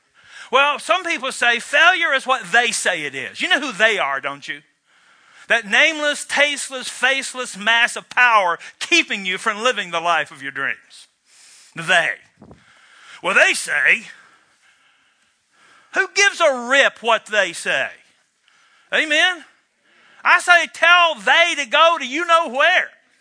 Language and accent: English; United States; I'm a bubba from Barron County.